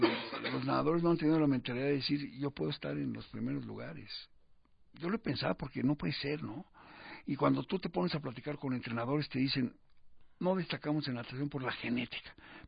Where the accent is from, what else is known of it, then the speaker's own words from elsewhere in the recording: Mexico; Porque soy mexicano y porque me molesta muchísimo que con el poder económico que tiene este país no hagamos nada.